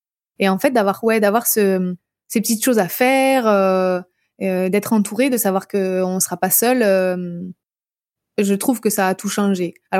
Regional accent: Brittany, France; je suis bretonne à la base, donc j'ai des amis aussi pas très loin de la Bretagne, en Mayenne.

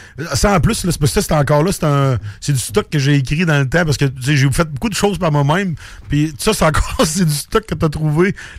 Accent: Audet, Quebec, Canada; En fait, je suis natif d'Audette. Personne ne sait c'est où. C'est comme juste un trou, mais c'est sur une montagne.

